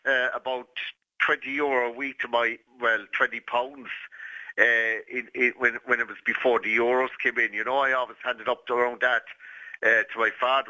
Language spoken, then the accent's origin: English; Cork, Munster, Ireland; Yeah, I'm from Cork, to see